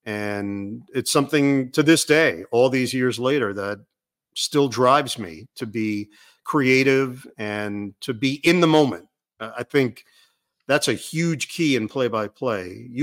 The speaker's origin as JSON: {"language": "English", "region": "New York", "country": "United States", "tie": "born or raised there", "said": "Locally growing up in New York, Marv was doing the Knicks."}